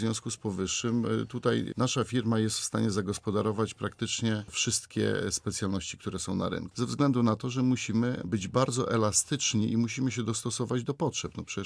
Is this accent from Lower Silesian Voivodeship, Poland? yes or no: no; Białystok, Podlaskie Voivodeship, Poland; bo jestem białostoczaninem.